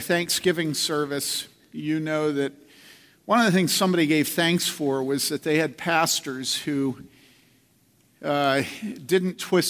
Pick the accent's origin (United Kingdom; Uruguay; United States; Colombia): United States; Philadelphia, Pennsylvania; I am from Philadelphia.